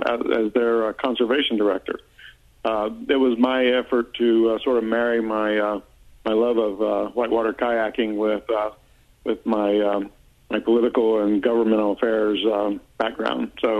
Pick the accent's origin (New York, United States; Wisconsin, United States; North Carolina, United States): North Carolina, United States; I grew up in Western North Carolina. You can probably detect the accent.